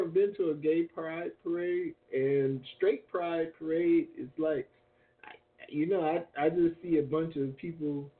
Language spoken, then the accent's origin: English; New Orleans, Louisiana, United States; I'm from New Orleans, so it's like Mardi Gras.